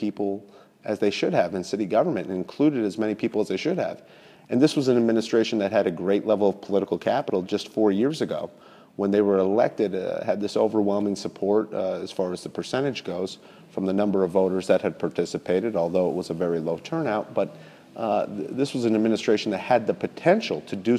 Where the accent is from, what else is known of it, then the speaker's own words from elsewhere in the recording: Albany, New York, United States; The fact that I was born and raised in Albany